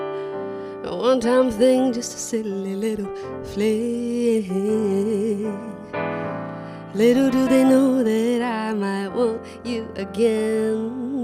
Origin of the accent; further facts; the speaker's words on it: Berlin, Germany; English is a second language; now in United States; I'm from Berlin, Germany, and I'm studying vocal performance here at Berkeley.